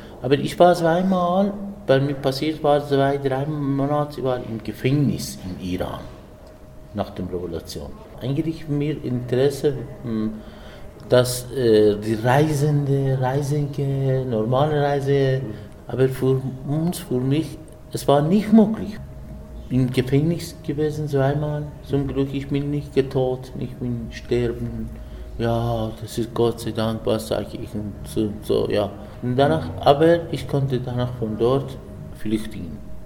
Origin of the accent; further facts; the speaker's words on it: Switzerland; German is a second language; das ist weiter mein Heimatland. Besonders die Berge, die Natur und die Schweiz Natur ist mir sehr, sehr interessant.